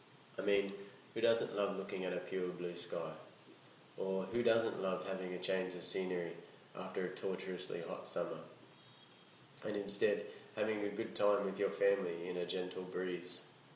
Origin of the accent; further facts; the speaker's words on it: Hanoi, Vietnam; English is a second language; I was born in Hanoi and have been living here for pretty much my whole life.